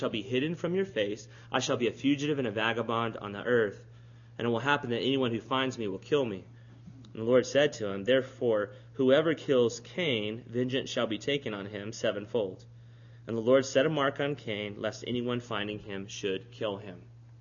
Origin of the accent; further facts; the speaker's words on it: Robstown, Texas, United States; So growing up in Robstown, you didn't